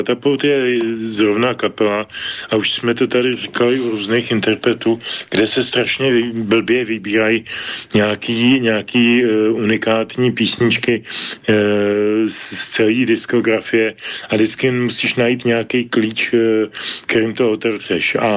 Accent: Pardubice, Pardubice Region, Czechia; ale já pocházím z Pardubic

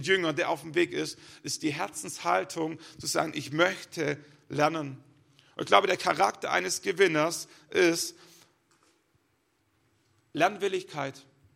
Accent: Germany; Ich bin ein Mann, ich bin Deutscher, ich bin Pastor, ich bin Vater von 3 Kindern und ich bin Christ.

